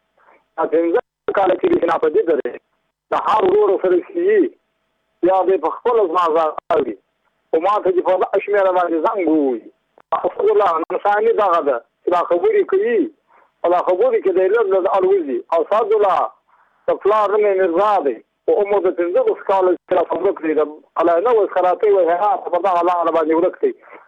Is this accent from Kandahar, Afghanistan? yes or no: no; Badghis, Afghanistan; زه په خپله د بادغیس ولایت یم د مقر د ولسوالۍ یم. … مې ورک دی. په عمر د 15 کالو دی.